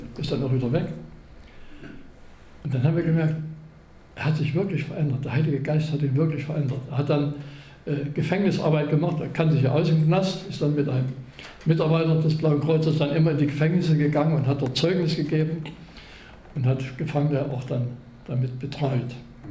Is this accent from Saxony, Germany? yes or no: yes; Chemnitz, Saxony, Germany; kommt aus meiner Heimatstadt Chemnitz